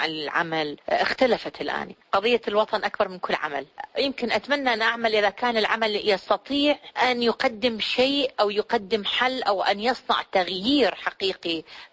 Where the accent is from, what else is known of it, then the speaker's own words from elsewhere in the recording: Iraq; moved away; يعني أنا الآن كعراقية مستعدة أعيش بدون مي، بدون نفط، بدون كهرباء